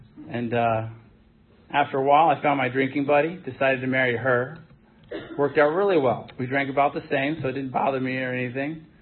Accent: Madison, Virginia, United States; I was born and raised in Madison, went to Culpeper Schools

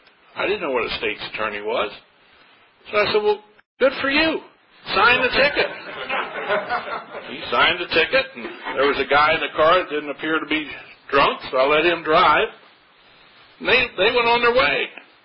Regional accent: Hagerstown, Maryland, United States; I graduated law school. Went back to my hometown, Hagerstown.

